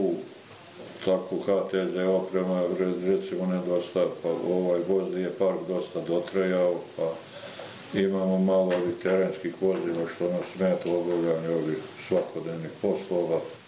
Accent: Drvar, Federation of Bosnia and Herzegovina, Bosnia & Herzegovina; now in Banja Luka, Bosnia & Herzegovina; Iz Drvara.

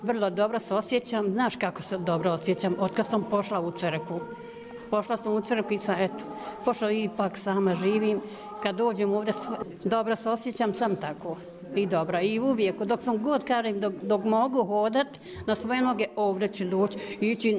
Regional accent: Karanovac, Republika Srpska, Bosnia & Herzegovina; dolazim iz Karanovca

